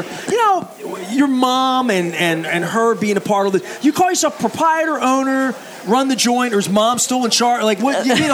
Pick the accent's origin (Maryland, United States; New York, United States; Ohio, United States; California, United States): Maryland, United States; Dundalk; Even like, I'm a Dundalk guy, but I'm a Highland Town. I grew up in Highland Town on Saturday mornings because where the bus went.